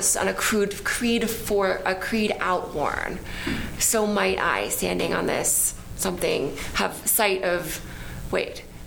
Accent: Seattle, Washington, United States; which is always my sense growing up in Seattle. That the Civil War, it was only until I moved to the East Coast that I realized how important the Civil War really was to America.

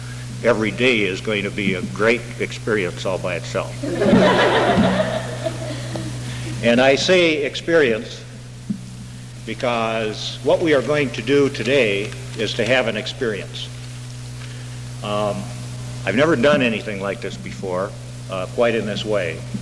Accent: Minneapolis, Minnesota, United States; But I just want to tell you that I'm from Minneapolis, that I was once a professional English teacher and an amateur political activist.

